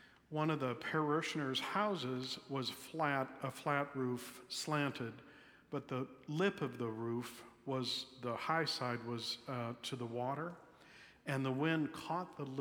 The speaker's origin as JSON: {"language": "English", "town": "Albuquerque", "region": "New Mexico", "country": "United States", "tie": "born or raised there", "said": "as a child of the desert, Albuquerque, my hometown, gets about 10 inches of rain a year."}